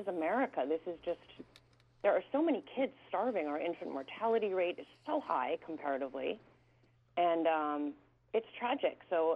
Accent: Manhattan, New York, United States; I'm from New York originally. I'm from Manhattan.

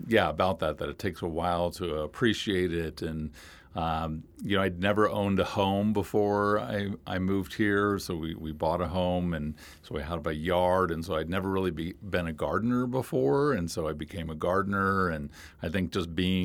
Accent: Kansas City, United States; Well, I'm from the Kansas City area, so it's kind of rolling hills, and then there are the Ozark Mountains in Missouri, southern Missouri.

